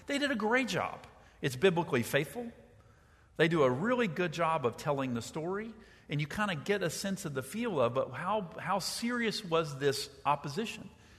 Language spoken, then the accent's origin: English; Charleston, United States; Where I grew up in Charleston, very secular, very secular.